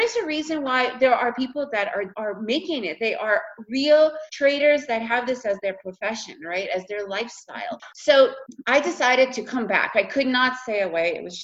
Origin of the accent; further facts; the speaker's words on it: United States; first language Russian; also born or lived in Russia; now in Central America; However, I was raised in the US, so English is my main tongue. And I've now been living in Central America for for almost 20 years, so I speak Spanish fluently.